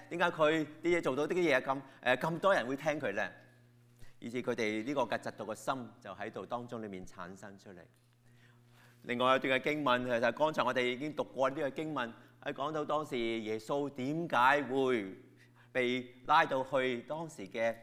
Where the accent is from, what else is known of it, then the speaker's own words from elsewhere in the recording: Hong Kong; now in Canada; 我们很多从香港移民过来 的加拿大人